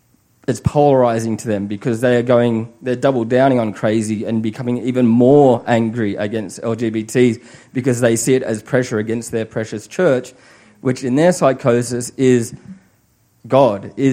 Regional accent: Australia; I talk weird as well. I'm from Australia. And when I grew up in the church in Australia

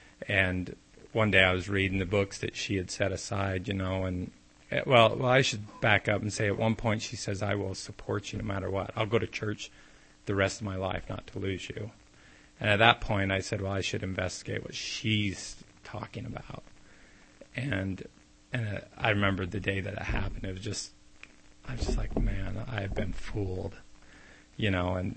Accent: Provo, Utah, United States; My dad hated Joseph Smith, but I grew up right in downtown Provo, so I wanted to be LDS really, really bad.

